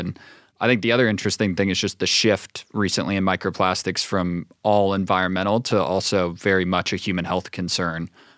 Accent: Madeira, Ohio, United States; I'm from Cincinnati. I grew up in Madeira, so I was actually just at my parents' house.

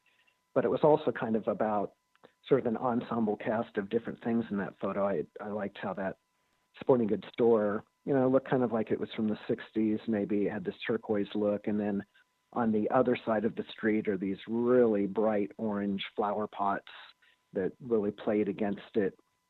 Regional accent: Missouri, United States; also born or lived in Southern California, United States; I grew up in the Midwest, actually lived in Southern California through third grade, and then both of my parents, who were Midwesterners, returned. And so I ended up settling down in Southern Missouri in the Ozarks

